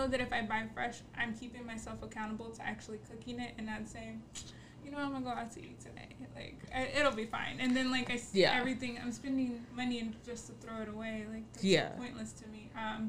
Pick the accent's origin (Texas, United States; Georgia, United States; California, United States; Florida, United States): Texas, United States; Houston; also born or lived in Detroit; I was born and raised in Houston, so H-E-B is like, you know, H-E-B is bae.